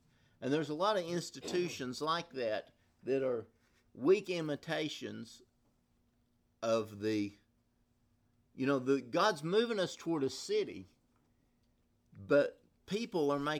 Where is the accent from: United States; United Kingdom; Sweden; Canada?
United States; Tennessee; I'm from East Tennessee, a little town of about 50,000.